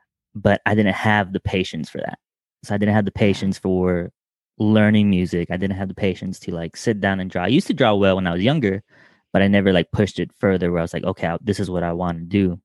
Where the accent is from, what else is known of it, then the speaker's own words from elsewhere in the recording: Texas, United States; also born or lived in Georgia / Florida; And, you know, I'm originally from Texas, spent some time in Georgia, and then you know me from Florida, and then we came out here.